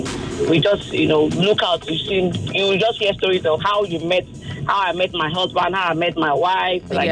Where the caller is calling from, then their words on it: Lagos, Nigeria; I'm calling from Lagos.